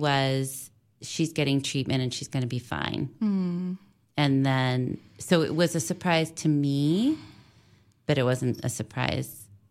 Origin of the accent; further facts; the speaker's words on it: St. Louis, Missouri, United States; So I grew up in St. Louis, Missouri, then went to college at Duke University in North Carolina